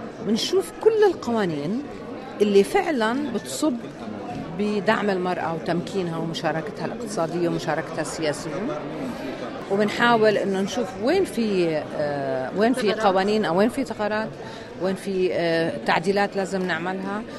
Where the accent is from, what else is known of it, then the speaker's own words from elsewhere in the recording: Jordan; هلأ أنا مسؤولة طبعا كأردنية عن وضع